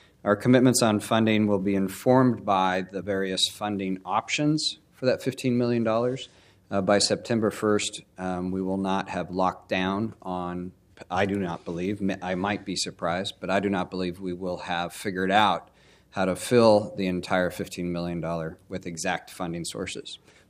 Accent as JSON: {"language": "English", "region": "Montana", "country": "United States", "said": "I'm from Montana originally, and we kind of pause a lot."}